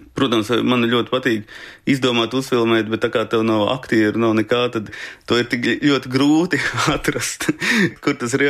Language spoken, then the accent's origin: Latvian; Riga, Latvia; Jā, nu, es esmu dzimis Rīgā, rīdznieks, bet visi man ģimene celsies no Latgales